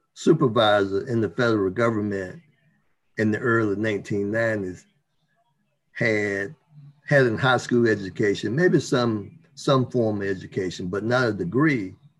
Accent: Leesville, North Carolina, United States; I grew up in Leesville, North Carolina. Leesville was about 7 miles from Waynesboro, which we called the big city.

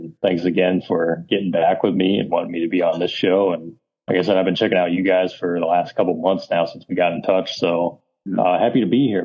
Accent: Ohio, United States; So I'm from Northeast Ohio, not too far from Cleveland. I'm like 40 minutes south of Cleveland.

